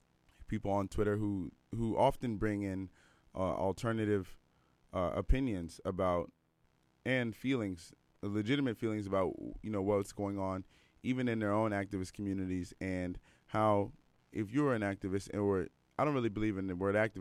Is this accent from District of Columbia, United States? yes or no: yes; Washington, District of Columbia, United States; If you don't know, I'm from Washington, D.C. area